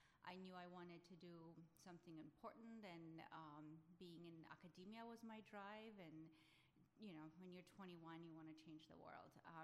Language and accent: English; Poland; moved away as an adult; now in United States; I came to United States from Poland in 1999.